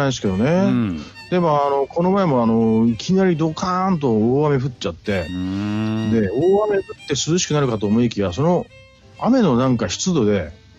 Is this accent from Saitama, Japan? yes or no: yes; Kawagoe, Saitama, Japan; 私、地元川越なんですけどね、